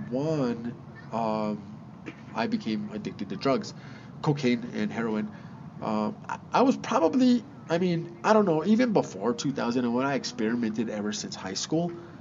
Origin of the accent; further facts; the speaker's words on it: Espanola, New Mexico, United States; I was born and raised here in Espanola, New Mexico. I graduated from Espanola Valley High in 1996.